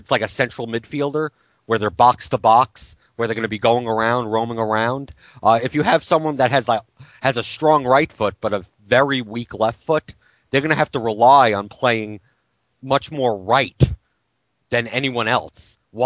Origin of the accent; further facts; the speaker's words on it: United States; But I'm American, so it doesn't matter.